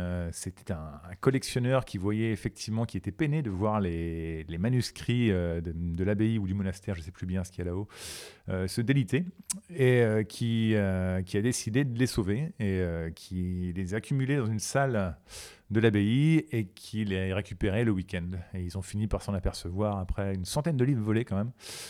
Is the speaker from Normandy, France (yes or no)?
no; Amiens, Hauts-de-France, France; born there; Et puis, je suis né à Amiens. Donc, ce sont des quartiers que je connais bien par nature